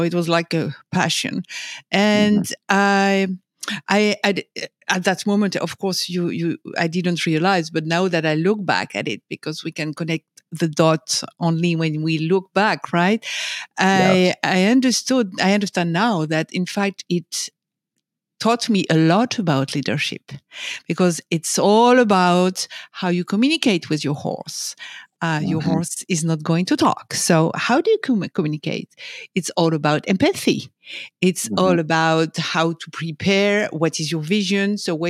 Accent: France; English is a second language; Okay, so I was born and raised in France, as my accent can tell you. And I spent my first, I grew up in the middle of horses. And I grew up as a short jumper.

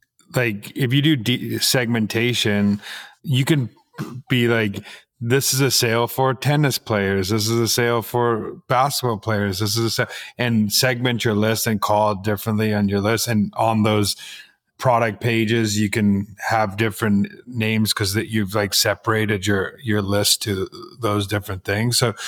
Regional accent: South Africa; I'm also South African and I grew up on just meat and like, potato type thing.

